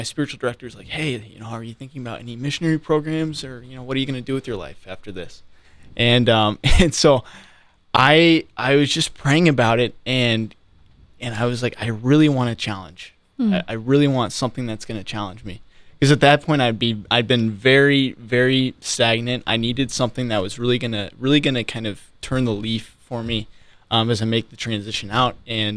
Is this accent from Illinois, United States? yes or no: no; Iowa, United States; Yeah. It's funny. When I came to Ohio, everybody's like, Iowa, okay. How many people are from there? I'm like, well, more than you'd expect. I'm from a very